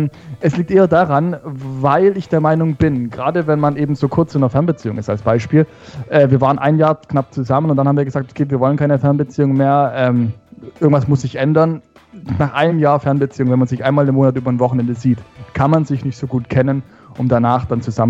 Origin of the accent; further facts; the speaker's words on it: Baden-Württemberg, Germany; ich bin ja aufgewachsen in Baden-Württemberg